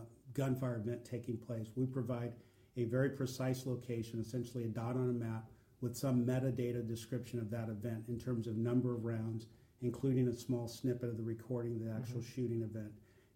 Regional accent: Oakland, California, United States; I guess the best analogy I like to use is where I grew up in Oakland, California. Guns fire all the time.

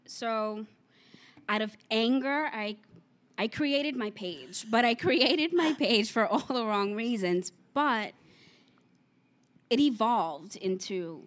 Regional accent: Queens, New York, United States; Well, I'm from Queens, but I moved to Long Island.

